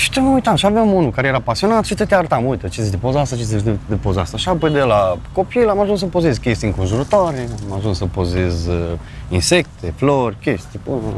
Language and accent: Romanian; Satu Mare County, Romania; Dar eu sunt din Oaș, m-ai adus în Baia Mare, n-am nicio treabă.